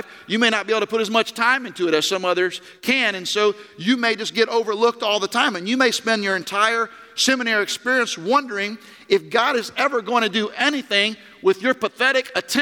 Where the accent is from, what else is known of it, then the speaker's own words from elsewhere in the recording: Florida, United States; our car didn't have heat, and we didn't need heat because we grew up in Florida.